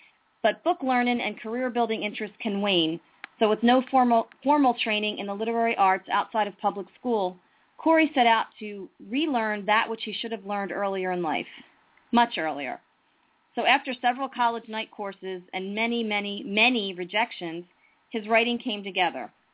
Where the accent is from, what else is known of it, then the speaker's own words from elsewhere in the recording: Pennsylvania, United States; now in Baltimore, United States; I know that living in Baltimore, and listen, I know this because I grew up in the Philly suburbs